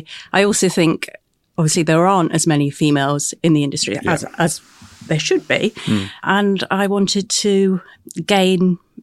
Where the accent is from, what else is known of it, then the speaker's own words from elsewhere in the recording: Alderminster, West Midlands, United Kingdom; We grew up in Alderminster, which is a country village just outside Stratford-on-Avon.